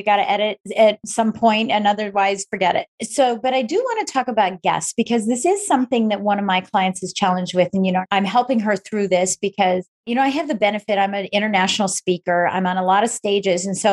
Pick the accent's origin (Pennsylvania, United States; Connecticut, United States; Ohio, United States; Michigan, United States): Michigan, United States; That's because we're both from Michigan.